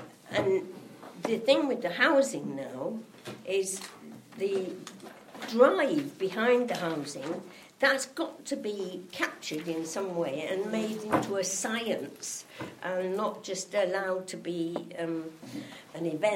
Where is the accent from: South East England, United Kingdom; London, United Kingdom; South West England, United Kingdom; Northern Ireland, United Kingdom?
London, United Kingdom; And I'm from West London.